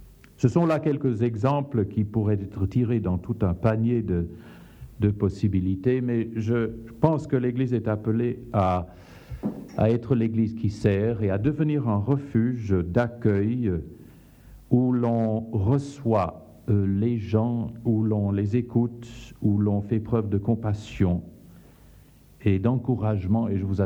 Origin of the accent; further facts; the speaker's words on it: Zambia; also born or lived in Angola; Je suis moi-même fils de missionnaire. Je suis né en Zambie et j'ai vécu toute mon enfance tantôt en Zambie, tantôt en Angola.